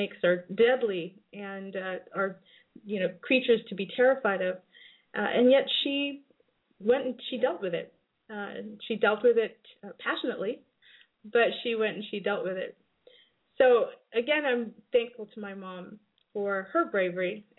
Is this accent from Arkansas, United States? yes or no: no; California, United States; You know, when I grew up here in the United States, things were a little bit different. In Southern California, you do have the rattlesnake